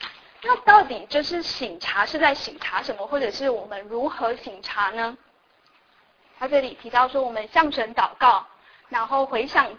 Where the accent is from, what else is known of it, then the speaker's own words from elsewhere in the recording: Taiwan; 我记得我们小时候我是台湾来的